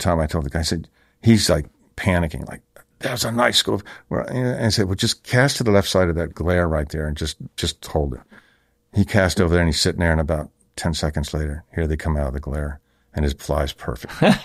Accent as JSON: {"language": "English", "country": "Bahamas", "tie": "born or raised there", "said": "I grew up on the water and I grew up in the Bahamas"}